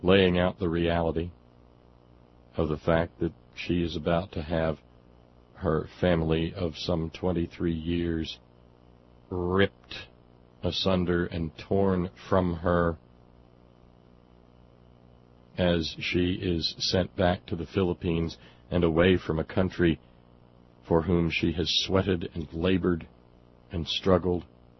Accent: Appalachia, United States; people in this country deemed not quite human enough for the full protection of the law, insofar as I'm an Appalachian person.

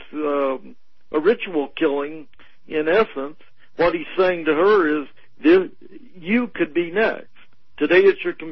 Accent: the South, United States; I grew up in the South, and when I was a young child, very young, similar things happened

